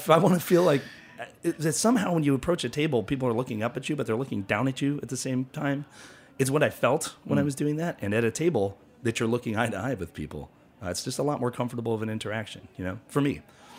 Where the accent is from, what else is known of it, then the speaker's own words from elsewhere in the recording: Buffalo, New York, United States; now in Rochester, United States; From Buffalo. I moved to Rochester.